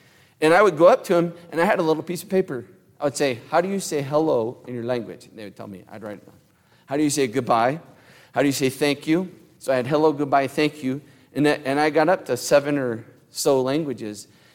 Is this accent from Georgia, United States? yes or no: no; Missouri, United States; I'm from Missouri. My dad's family's from the Ozarks, right?